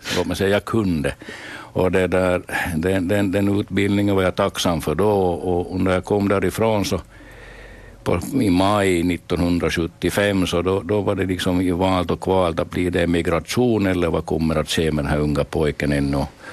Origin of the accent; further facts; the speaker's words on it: Korsnäs, Ostrobothnia, Finland; Jo, jag är hemma från Korsnäs